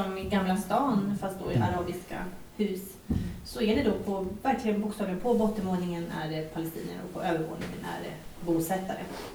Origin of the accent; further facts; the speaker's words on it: Sweden; som svensk konstnär så är man också väldigt privilegierad